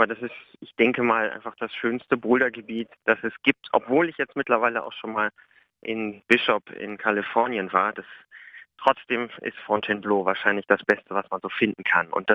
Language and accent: German; Hamelin, Lower Saxony, Germany; in Hameln, wo ich herkomme.